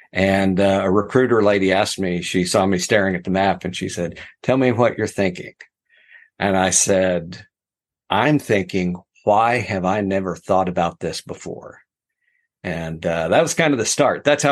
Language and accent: English; Nowata, Oklahoma, United States; And yeah, I am from a small town in Oklahoma. I'm from Nowata. And yes, we have water there.